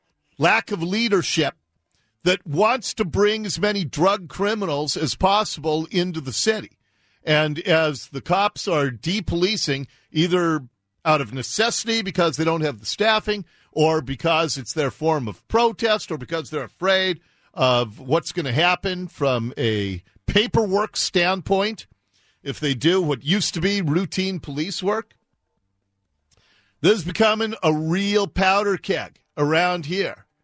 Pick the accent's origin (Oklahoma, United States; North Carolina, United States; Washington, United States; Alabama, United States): Washington, United States; Seattle; I was born in Seattle, raised here, graduated from Seattle Public Schools, live in the city currently, and hope to make this my home.